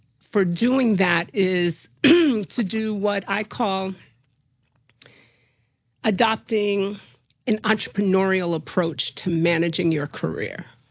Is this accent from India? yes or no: no; Montclair, New Jersey, United States; I'm from Montclair.